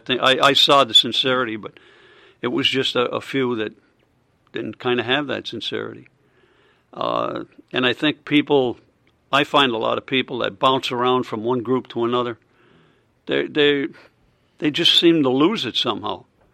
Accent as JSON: {"language": "English", "region": "Pennsylvania", "country": "United States", "said": "from Northeast Pennsylvania."}